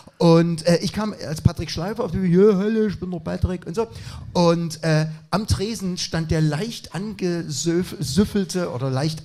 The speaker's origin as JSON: {"language": "German", "region": "East Germany", "country": "Germany", "said": "Ich komme aus Dunkeldeutschland, aus der SBZ."}